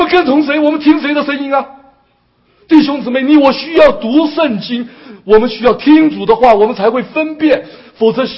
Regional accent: China; now in United States; 我们从中国来到美国，我们生命要不要变？

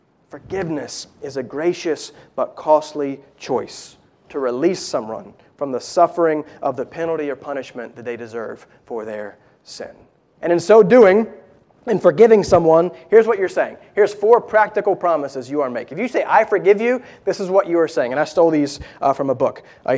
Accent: North Carolina, United States; He mentioned that I was from North Carolina, so I'm a big Panthers fan.

